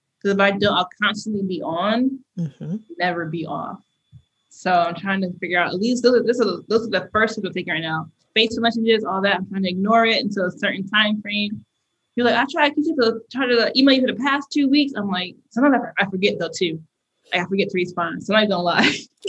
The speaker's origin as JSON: {"language": "English", "region": "Connecticut", "country": "United States", "said": "Than I'm from Connecticut originally. So it's a different vibe from Connecticut."}